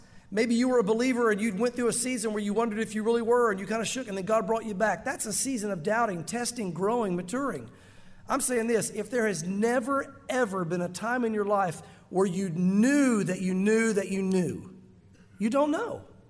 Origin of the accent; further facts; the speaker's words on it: the South, United States; I grew up in the Bible Belt, the South, the whole thing.